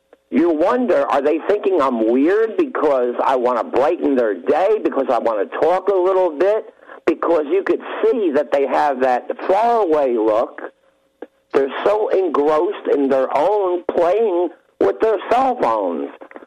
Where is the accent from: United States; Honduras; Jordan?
United States; Northeast; I grew up in the Northeast in a large city